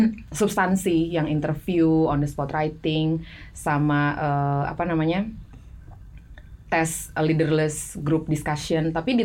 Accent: Siau, North Sulawesi, Indonesia; karena gue dari Siau, dari Sulawesi Utara

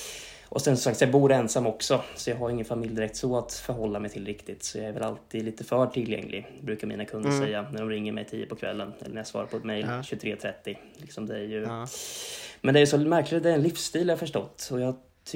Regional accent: Krokek, Östergötland, Sweden; now in Norrköping, Sweden; Jag är född och uppvuxen i Krokek faktiskt. Jag vet inte om du vet var det ligger. Men det är ju Kolmårdens djurpark. Så finns det lite hus där också. Och ett av dem jag är uppväxt i då. Men sen så flyttade jag in till Norrköping då.

